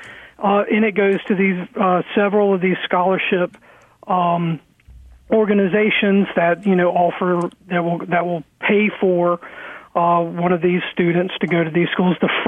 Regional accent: Mobile, Alabama, United States; As a born and raised in Mobile hometown boy, it's great to be on y'all's station.

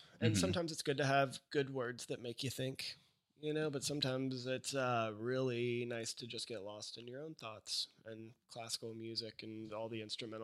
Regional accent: Texas, United States; Well, I mean, I grew up in Texas, and there's a lot of gangster rap down in Texas.

